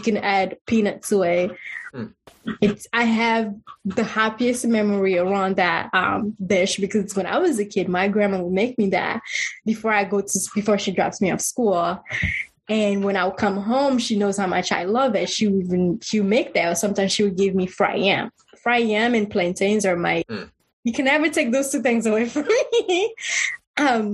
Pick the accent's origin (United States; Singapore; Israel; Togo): Togo; But I guess the zobon is the native way we call it in my home country. So I figure when my Ewe girls or Togolese fr